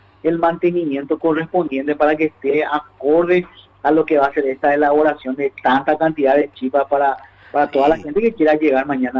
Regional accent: Paraguay; los que nos caracteriza como paraguayos, esta tan danza dulce que es nuestra danza paraguaya

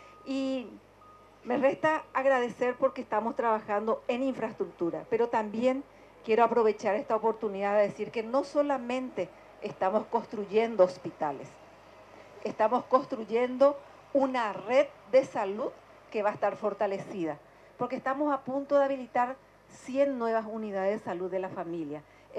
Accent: Paraguay; hoy me siento muy orgullosa como mujer, como paraguaya

